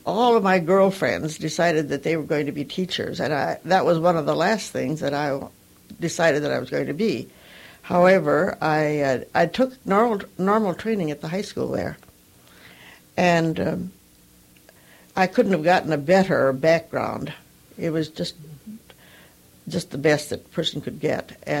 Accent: Fergus Falls, Minnesota, United States; That's where I was born and raised in Fergus.

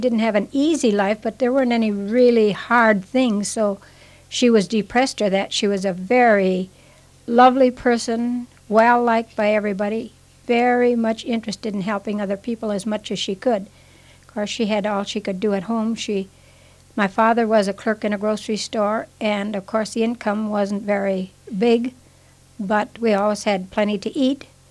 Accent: Morehead, Kentucky, United States; I lived in Morehead. I was born and raised in Morehead, went through grade school, high school, and college, and that was the first that I went away from Morehead. So I lived here about the first 20 years of my life.

